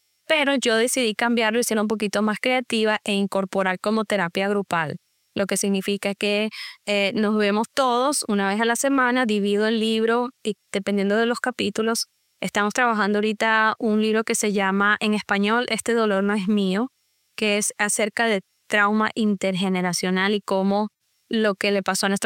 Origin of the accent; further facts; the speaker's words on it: Venezuela; moved away as an adult; now in Lafayette, United States; soy venezolana, más importante que todo. Como muchos de los latinos que sabemos de nuestros traumas, salí de Venezuela y emigración forzada